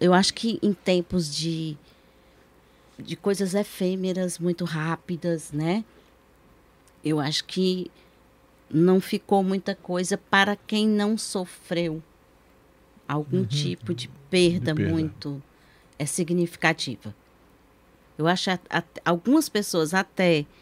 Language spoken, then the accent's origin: Portuguese; Juazeiro do Norte, Ceará, Brazil; Os meus vizinhos, quando era pequena, lá no Ruazeiro.